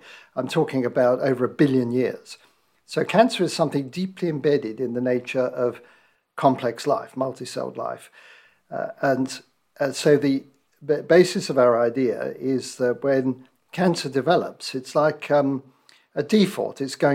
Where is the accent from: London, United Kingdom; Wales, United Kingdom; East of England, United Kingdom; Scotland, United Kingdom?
London, United Kingdom; I grew up in North London, in Hampstead Garden suburb.